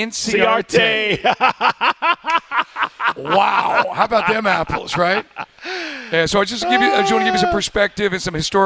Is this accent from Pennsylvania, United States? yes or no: no; New York, United States; And even though I grew up in New York